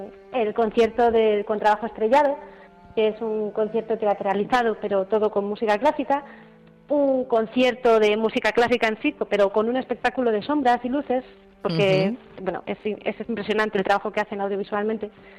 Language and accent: Spanish; Madrid, Community of Madrid, Spain; Pues yo soy de Madrid, centro.